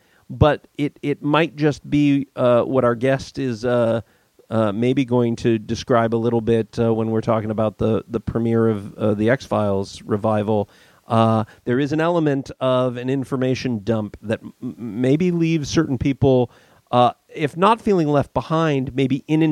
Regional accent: Cupertino, California, United States; Remember, growing up in Cupertino, when I was a kid, I knew Steve Jobs as one of those weird guys around the corner that were working in that garage.

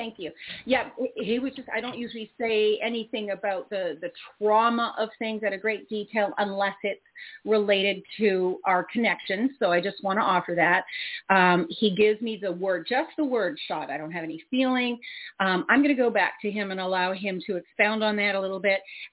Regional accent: Canada; Now, I am from Canada, and poppies are used very often by the Legion and the veterans organizations over there

